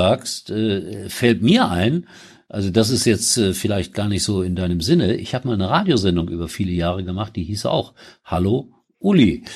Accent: Gelsenkirchen, North Rhine-Westphalia, Germany; Wo alles begann, in der Weltstadt Gelsenkirchen, gebürtiger Schalker, und das ist jetzt nochmal der kleine, aber wesentliche Unterschied, also groß geworden im Stadtteil Schalke.

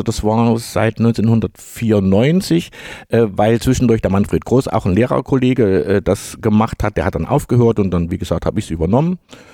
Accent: Jena, Thuringia, Germany; ja, ich komme aus Jena.

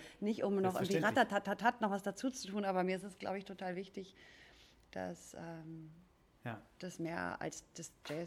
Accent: Celle, Lower Saxony, Germany; ist mich in Celle damals, wo ich aufgewachsen bin, immer zu Jazzkonzerten mitgeschleppt.

